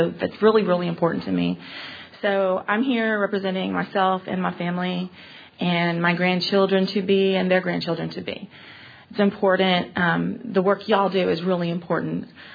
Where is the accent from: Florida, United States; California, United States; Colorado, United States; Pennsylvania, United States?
Florida, United States; Destin; now in Austin, United States; I'm from Northwest Florida, so parks and wildlife for me are very important. If you've been to Destin, Florida, where I'm from, my hometown